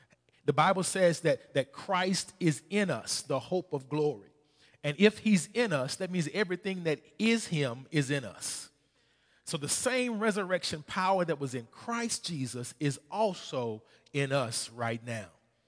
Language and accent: English; Arkansas, United States; I'm from Arkansas, from the country.